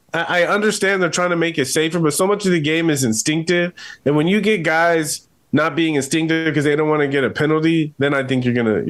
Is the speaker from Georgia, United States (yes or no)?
no; San Diego, California, United States; So, you know, I grew up in San Diego. I was a huge Padres fan